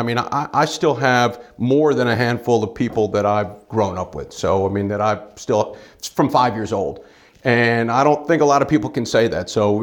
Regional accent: Sandy Springs, Georgia, United States; I grew up here in Atlanta, Sandy Springs.

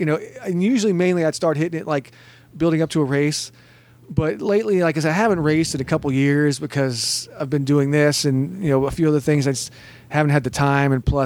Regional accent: Texas, United States; now in Las Vegas, United States; I'm Texas myself.

